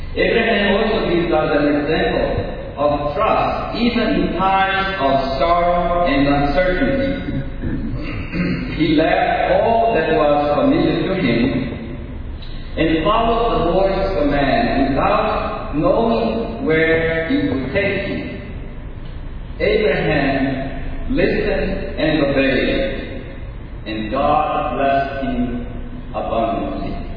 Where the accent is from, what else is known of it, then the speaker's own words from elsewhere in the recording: Bahia, Brazil; That is part of the coat of arms from my home state of Bahia